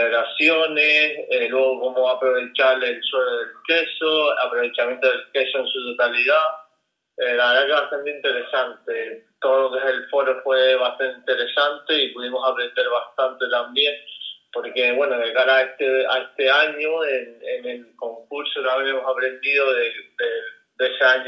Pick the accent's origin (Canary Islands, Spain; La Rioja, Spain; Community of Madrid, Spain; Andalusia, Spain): Canary Islands, Spain; Fuerteventura; a mí siempre me ha gustado mantener la identidad de donde vengo, en este caso de Fuerteventura